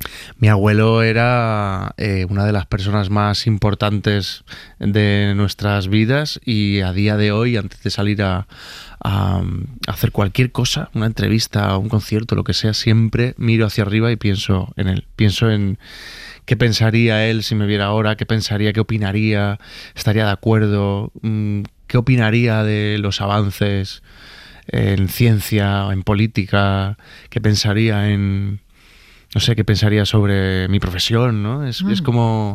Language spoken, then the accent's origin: Spanish; Málaga, Andalusia, Spain; born there; porque yo nací en Málaga, frente al mar